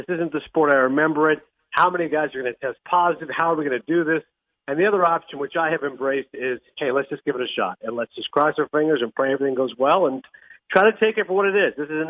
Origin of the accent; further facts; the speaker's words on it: Toronto, Ontario, Canada; because of my ties growing up in Toronto